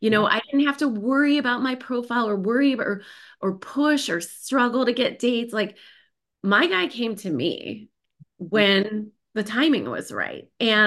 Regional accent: Massachusetts, United States; I'm from Massachusetts, by the way. So, and as you all know, up in New England, the towns are very small. And my high school was 400 people, very small public high school.

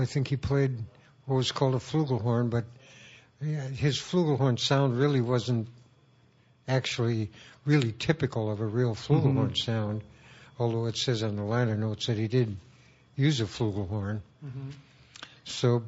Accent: Oshkosh, Wisconsin, United States; born there; Well, I was actually born in Wisconsin in Oshkosh.

